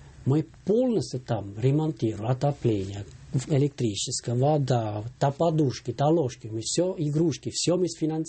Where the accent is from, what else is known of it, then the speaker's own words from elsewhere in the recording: Switzerland; born there; Russian is a second language; Я родился в Швейцарии, я получил, у меня возможность была очень хорошее образование получать